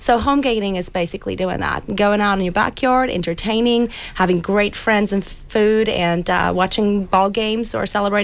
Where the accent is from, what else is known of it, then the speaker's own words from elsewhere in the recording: South Africa; now in United States; No, actually, we don't, because I'm from South Africa and I've immigrated. Thanksgiving is a fairly new thing to me, and it's a great holiday.